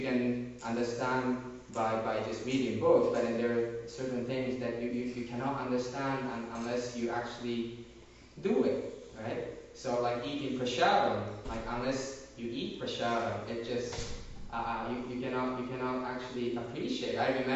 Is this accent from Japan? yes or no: yes; Japan; In Japan, I'm from Japan, native.